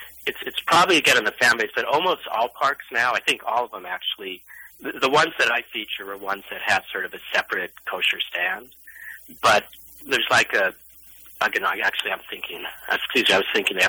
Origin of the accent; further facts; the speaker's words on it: California, United States; I grew up in California, but I visited my aunt in the summer